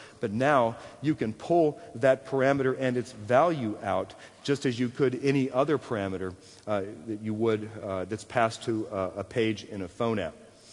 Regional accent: Concord, Tennessee, United States; it's currently pretty cold back in my hometown of Concord, Tennessee.

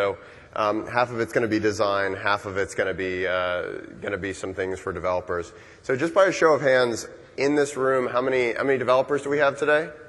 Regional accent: Orlando, Florida, United States; But I'm from Orlando, Florida in the United States, home of Walt Disney World.

